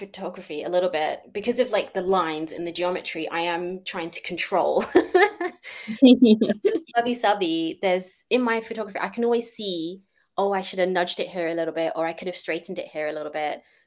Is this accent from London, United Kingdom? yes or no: yes; London, United Kingdom; Well, growing up in London, I think nothing really changed that much.